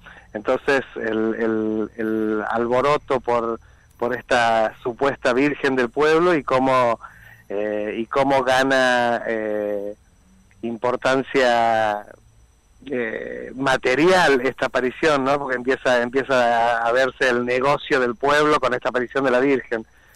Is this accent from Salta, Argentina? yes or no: yes; Salta, Argentina; born there; sobre todo fuertemente en Salta, ¿no? Que es la ciudad donde yo nací.